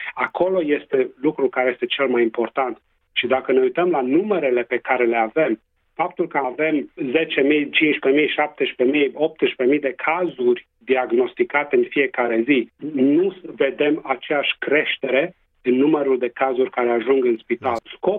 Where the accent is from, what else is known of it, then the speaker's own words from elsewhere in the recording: Transylvania, Romania; accent: Transylvanian; now in Western Australia, Australia; Îmi face mare, mare plăcere să mă adresez conaționalilor în limba maternă, cu accent ardelenesc.